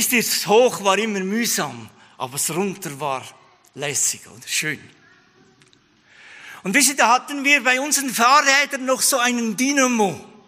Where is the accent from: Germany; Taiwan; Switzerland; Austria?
Switzerland; Sternenberg, Zurich; ich bin aufgewachsen in Sternenberg. Das ist so eine Berggemeinde im Kanton Zürich.